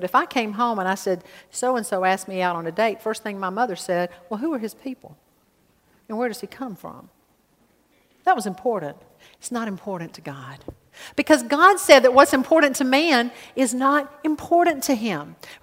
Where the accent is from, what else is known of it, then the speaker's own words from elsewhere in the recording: the South, United States; I was born and raised in the South.